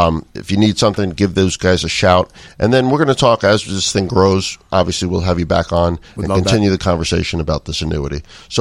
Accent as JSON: {"language": "English", "region": "New York", "country": "United States", "said": "I'm from New York, and it's next to New Jersey, and people call him"}